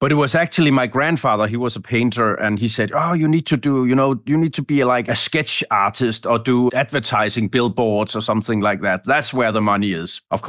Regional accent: Copenhagen, Capital Region of Denmark, Denmark; English is a second language; I was born in Copenhagen, and then my parents decided to move to the outskirts, to the suburbs of Copenhagen.

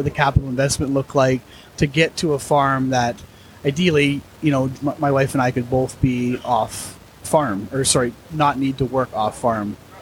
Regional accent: British Columbia, Canada; We're both originally from Vancouver Island.

